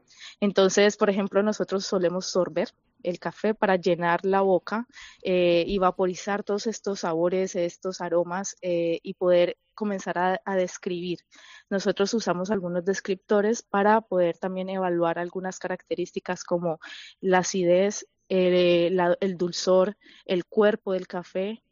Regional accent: Colombia; soy colombiana.

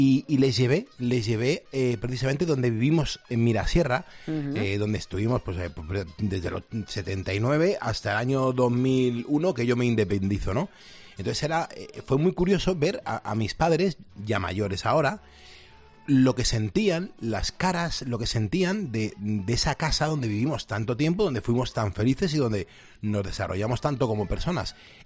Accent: Madrid, Community of Madrid, Spain; A mí, Madrid, yo soy muy madrileño, me encanta cómo está Madrid.

